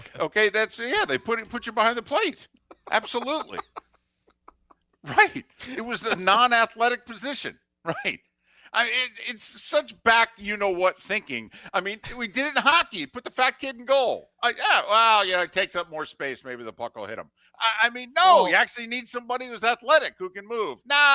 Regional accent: Edison, New Jersey, United States; I was in the Ford's Little League, which was a neighboring town to where I grew up in Edison.

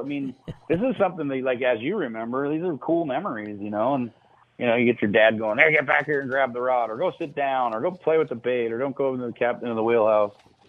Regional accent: Las Vegas, Nevada, United States; I grew up in Las Vegas, Nevada, and I know every square inch of Utah and Nevada and Arizona, fishing freshwater. That's where I come from.

